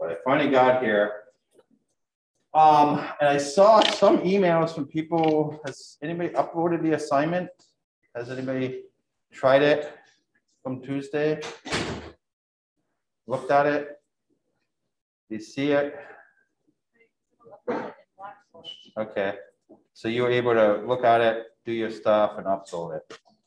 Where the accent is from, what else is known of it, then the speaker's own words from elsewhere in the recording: Michigan, United States; You know, I grew up in Northern Michigan, so it's the Packers or the Lions.